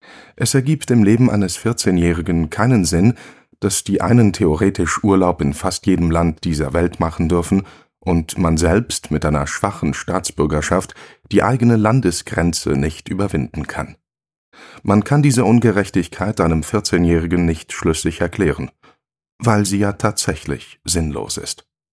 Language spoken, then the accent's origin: German; Morocco; Doch während meiner Jugend in Marokko konnte ich aus der Nähe beobachten